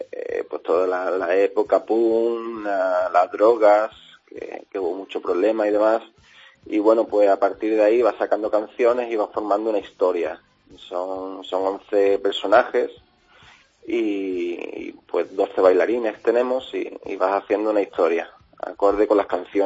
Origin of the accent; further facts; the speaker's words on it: Alhaurín de la Torre, Andalusia, Spain; somos de Málaga y de Alhaurín de la Torre, vamos.